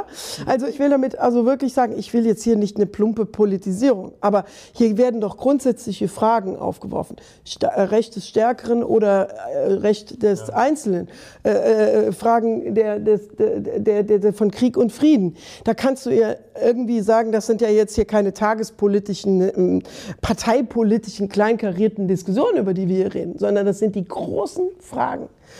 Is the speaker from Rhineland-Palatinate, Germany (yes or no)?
yes; Trier, Rhineland-Palatinate, Germany; komme ich aus Trier, nicht?